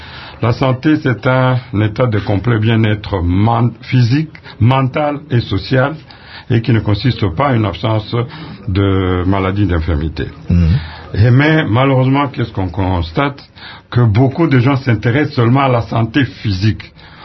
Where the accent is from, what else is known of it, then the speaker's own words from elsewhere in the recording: DR Congo; ici chez nous au Congo